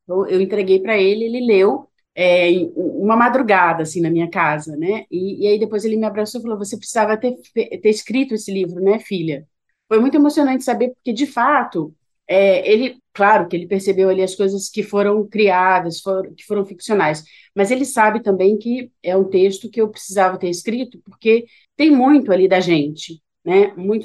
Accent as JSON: {"language": "Portuguese", "town": "Petrópolis", "region": "Rio de Janeiro", "country": "Brazil", "tie": "born or raised there", "said": "saindo da minha cidade natal, que é Petrópolis, né?"}